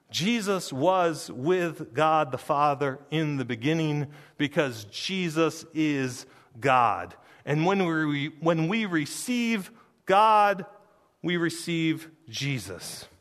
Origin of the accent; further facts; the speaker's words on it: Granville, Michigan, United States; But I probably would tell you Plainwell. I probably wouldn't tell you that I grew up in Granville.